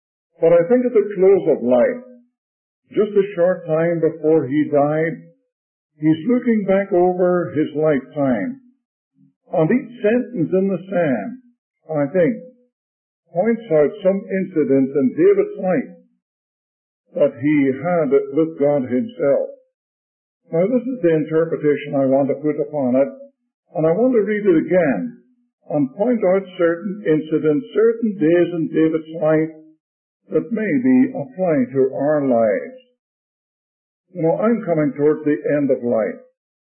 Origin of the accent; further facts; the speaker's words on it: Ireland; tonight to tell a story that came from my native land. I suppose most of you can tell by my tongue that I'm an Irishman. I was born over there.